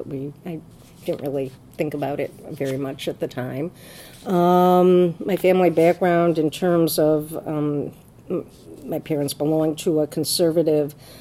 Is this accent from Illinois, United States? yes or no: yes; Skokie, Illinois, United States; also born or lived in Chicago; I was born in Chicago, although when I was, I guess, about 3.5 or 4, we moved to Skokie, so I grew up in Skokie, Illinois, which actually is a very interesting place